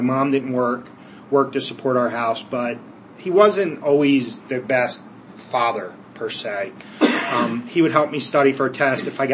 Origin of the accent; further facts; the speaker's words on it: Millersville, Maryland, United States; I was originally born and raised in Millersville, Maryland, which is about 12 minutes south of Baltimore. So I always just say from Baltimore, Maryland. Baptized Catholic, had godparents, grew up in a pretty lower middle class area.